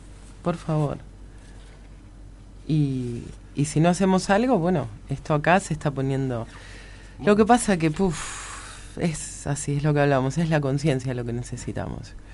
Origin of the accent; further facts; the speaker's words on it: Argentina; nosotros como argentinos somos todos tontos